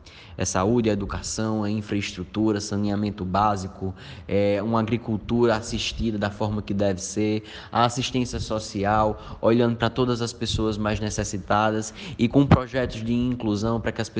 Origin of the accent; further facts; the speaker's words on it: Malta, Paraíba, Brazil; em especial para o povo da minha terra, o pessoal aqui de Malta.